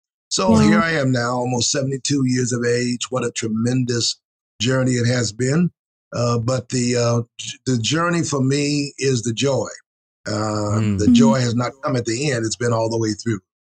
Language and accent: English; Cincinnati, Ohio, United States; also born or lived in Knoxville, United States; grew up in Cincinnati, Ohio, though born in Knoxville, Tennessee. I was saved at 7 at the Rose Chapel Baptist Church in Cincinnati